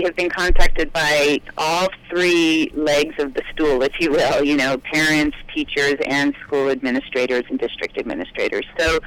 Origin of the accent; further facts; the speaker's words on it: California, United States; I mean, I come from California.